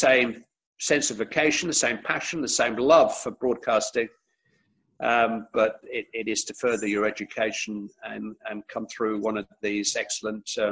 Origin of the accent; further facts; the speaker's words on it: Bury, North West England, United Kingdom; I'm from Bury.